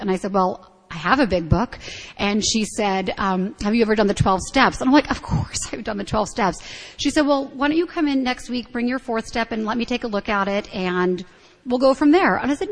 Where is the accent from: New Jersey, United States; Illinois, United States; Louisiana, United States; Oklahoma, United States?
New Jersey, United States; I recently moved back to New Jersey, which is where I'm from. I'm back, not just to my hometown, but actually to the house I grew up in, which is an interesting experience.